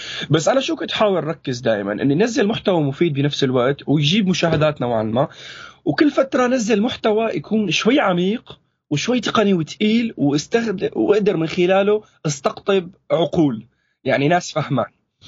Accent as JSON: {"language": "Arabic", "country": "Syria", "said": "لانه بالاخير بيقول لك احيانا السوريين مو مختلطين ببعض"}